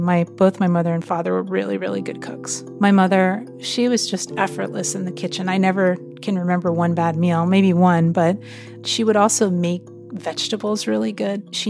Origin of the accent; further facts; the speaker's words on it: Connecticut, United States; But at the same time, I was growing up in America.